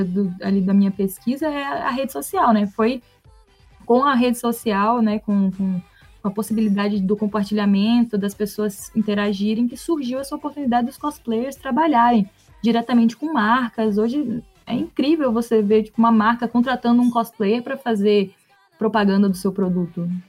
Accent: Minas Gerais, Brazil; E eu ainda sou mineira, então a gente tem uma parcela de representatividade aqui de Minas.

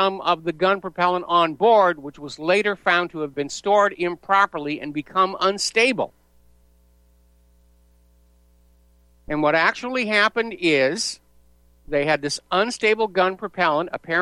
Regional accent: Boston, Massachusetts, United States; born there; I was born in Boston all the way back there.

